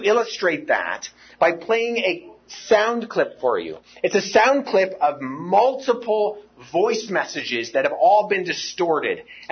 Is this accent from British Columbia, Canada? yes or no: no; Toronto, Ontario, Canada; you know, I'm from Toronto